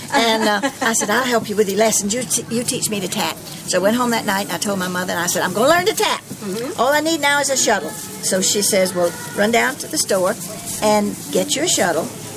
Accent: Georgia, United States; now in Florida, United States; I'm just, I married into the Menorcan family. See, I grew up in Georgia.

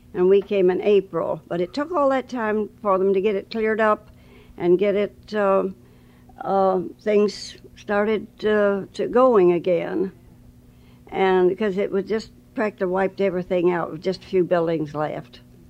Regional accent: Eaton Rapids, Michigan, United States; In Michigan, close to Lansing, Eaton Rapids.

